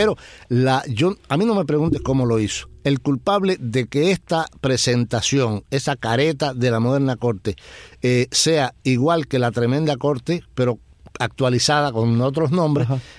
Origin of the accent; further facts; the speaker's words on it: Spain; now in Miami, United States; de pronto yo aquí en Miami vine de España